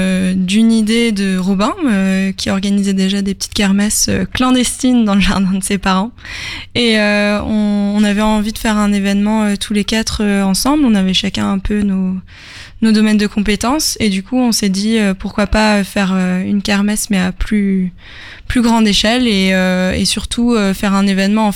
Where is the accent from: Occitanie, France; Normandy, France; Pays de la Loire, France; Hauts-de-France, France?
Normandy, France; Le Havre; j'ai 27 ans, je suis aussi originaire du Havre